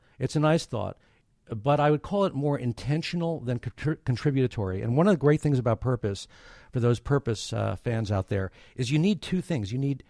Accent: New York City, New York, United States; moved away as an adult; now in Atlanta, United States; I'm from New York City. I was jetpacking food when I first moved to Atlanta, because in 84 there was no food in Atlanta.

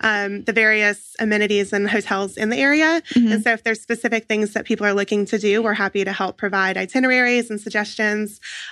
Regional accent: Peachtree City, Georgia, United States; That's where I grew up in Peachtree City, Georgia.

